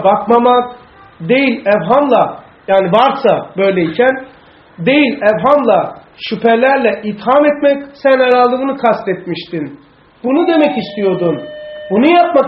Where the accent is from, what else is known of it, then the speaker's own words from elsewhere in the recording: Black Sea Region, Turkey; Yani bizim Karadeniz'de şöyle bir laf var.